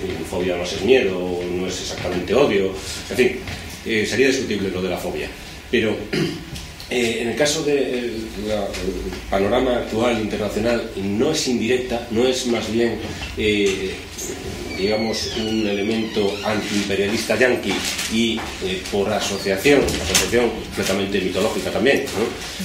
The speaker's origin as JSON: {"language": "Spanish", "country": "Spain", "said": "soy español"}